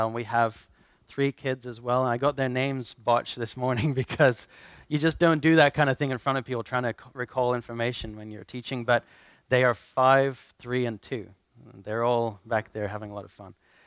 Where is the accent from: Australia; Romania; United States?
Australia; moved away as an adult; I grew up in Australia, and I lived there until 2007, moved to Europe to do missions work over there, and traveled around a little bit. I did some things in Hungary and some things in Austria, and then ended up in the UK, in York.